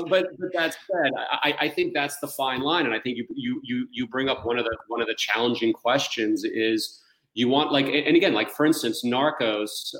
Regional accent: New York, United States; I'm from New York, so any excuse I have to get back there is always a great thing for me.

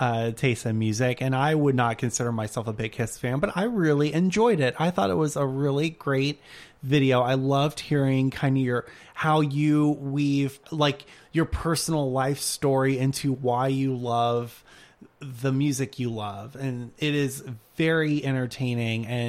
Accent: Louisiana, United States; I am a Cajun boy, so I love that.

